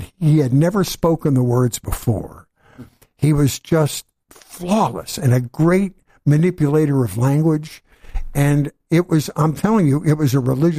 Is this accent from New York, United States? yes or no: no; Wayne, Pennsylvania, United States; West of Philly in a little town called Wayne, which was a spectacular place to grow up.